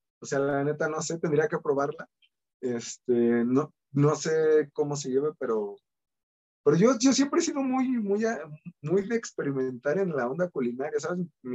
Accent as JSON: {"language": "Spanish", "region": "Mexico City", "country": "Mexico", "said": "entonces yo me hacía tortas de plátano con azúcar cuando era niño, entonces soy chilango"}